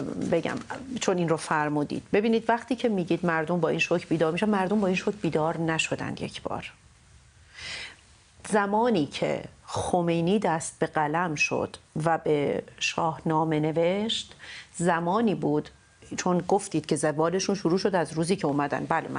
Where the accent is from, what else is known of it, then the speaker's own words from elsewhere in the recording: Iran; now in Germany; من در آلمان زمانی که میگم از ایران هستم و ایرانی هستم،